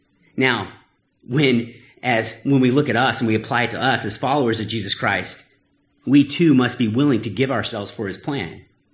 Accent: United States; You have to remember I'm American, right?

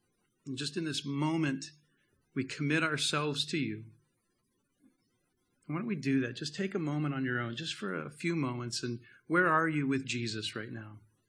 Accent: United States; And as an American, man, there's so many Americans, but I'm an American first.

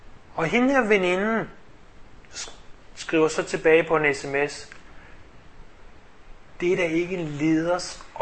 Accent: Central Denmark Region, Denmark; hvor jeg kommer fra på Mirtjylland

